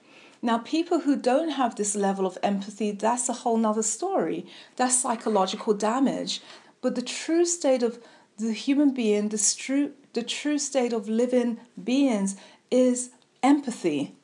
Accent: London, United Kingdom; now in Unknown; That's really good, being from the outside, an immigrant, a double immigrant, because I'm from London and my family are from the Caribbean. Now I live here. Makes me a triple immigrant.

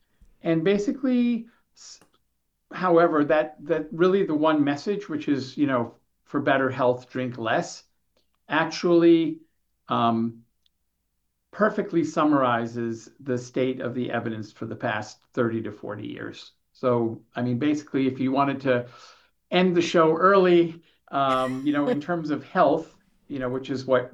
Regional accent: Boston, Massachusetts, United States; now in Victoria, Canada; I'm out here in Victoria, British Columbia, but I'm from the Boston area.

